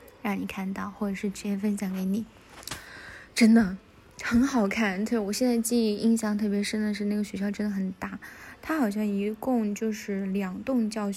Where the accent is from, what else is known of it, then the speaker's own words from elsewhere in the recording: Guiyang, Guizhou, China; 用我们贵阳的方言就是说，画两个圈圈把它抖起